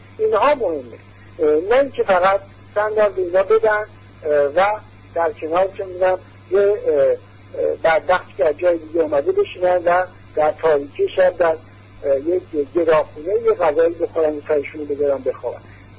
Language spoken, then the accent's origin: Persian; Iran; moved away as an adult; تا من گفتم ایرانی هستم، آقای بچه انگار دنیا رو بشتدم